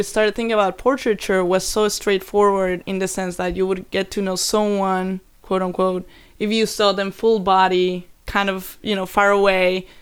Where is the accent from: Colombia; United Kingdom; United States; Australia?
Colombia; And there were so many things that resonated and kind of reminded me of growing up there.